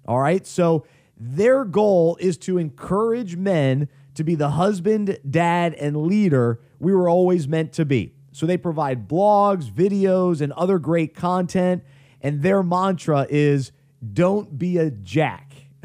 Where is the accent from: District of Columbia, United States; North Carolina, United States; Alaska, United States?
North Carolina, United States; Charlotte; We're all from Charlotte, and so guys come home, but we had one guy come from Chicago and on the coast.